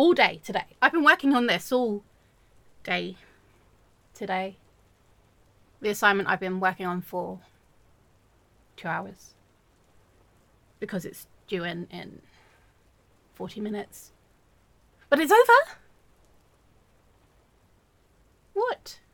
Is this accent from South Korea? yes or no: no; England, United Kingdom; I'm English. We drink tea.